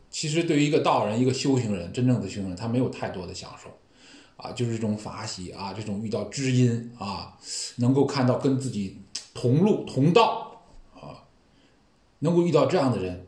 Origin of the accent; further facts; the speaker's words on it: China; 寒山他是我们中国人啊